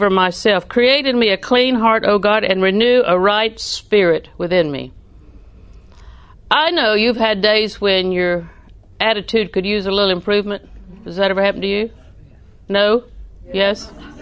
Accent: Auburndale, Florida, United States; also born or lived in Winter Haven / Lakeland; I'm a southerner with sand in the shoes. You know how that goes. I was raised in Winter Haven, Lakeland, Auburndale. And Auburndale is my home, so you can tell.

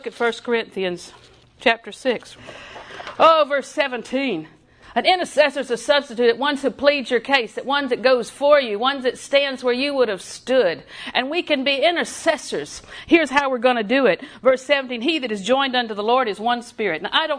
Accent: Auburndale, Florida, United States; Well, that was the day I grew up in Auburndale. That was the day the tornado hit Auburndale Junior High.

